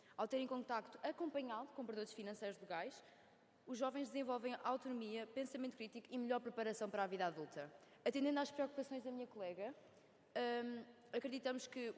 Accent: Viseu, Portugal; sou de Viseu.

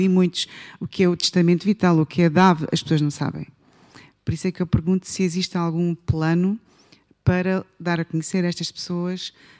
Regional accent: Beja, Portugal; now in Ourique, Portugal; sou do distrito de Beja, vivo em Ourique

